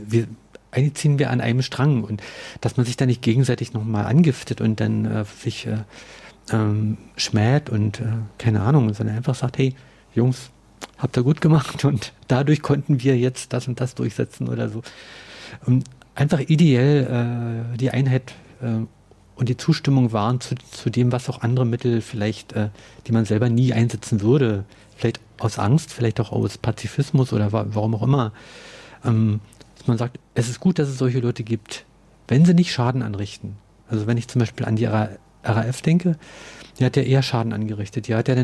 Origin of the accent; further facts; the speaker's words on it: Brandenburg an der Havel, Brandenburg, Germany; also ich denke dann an meine Heimatstadt Brandenburg